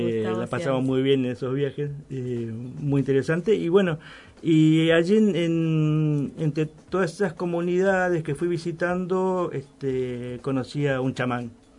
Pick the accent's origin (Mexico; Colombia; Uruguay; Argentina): Argentina; Chaco; Yo soy del Chaco.